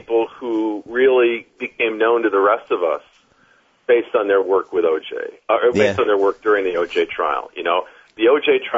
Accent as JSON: {"language": "English", "region": "New York", "country": "United States", "tie": "born or raised there", "said": "I grew up in New York, you know, so I maybe have stronger feelings about Knicks Rockets than you might"}